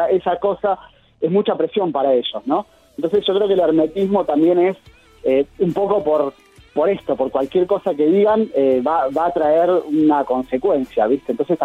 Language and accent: Spanish; Argentina; como argentino, más allá de lo laboral, como argentino, tener dos copas